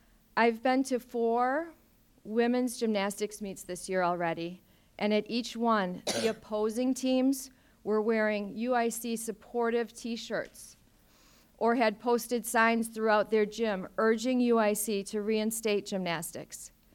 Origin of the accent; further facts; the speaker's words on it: Chicago, Illinois, United States; I'm a Chicagoan